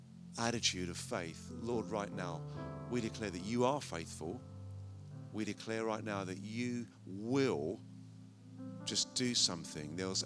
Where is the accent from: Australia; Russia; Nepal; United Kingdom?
United Kingdom; Brentford, London; in that area in Brentford. It's my hometown.